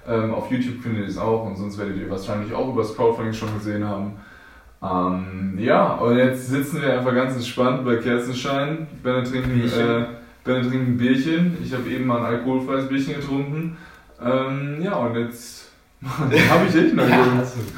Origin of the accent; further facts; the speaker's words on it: Paderborn, North Rhine-Westphalia, Germany; wir sind bei den Paderborn aufgewachsen